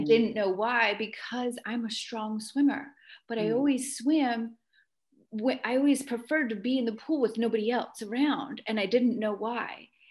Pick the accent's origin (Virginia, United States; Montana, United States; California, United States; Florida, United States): Florida, United States; I grew up in South Florida, and we had a pool in my backyard, in all of my backyards, everywhere we lived, we had a pool.